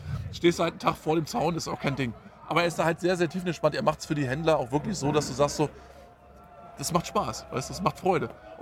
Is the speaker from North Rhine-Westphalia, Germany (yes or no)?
no; Friesack, Brandenburg, Germany; Ich bin ja hier groß geworden in der Gegend